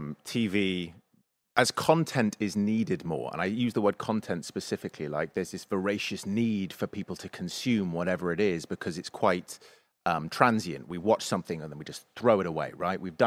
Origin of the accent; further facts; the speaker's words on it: England, United Kingdom; It's Mario for me. I'm English.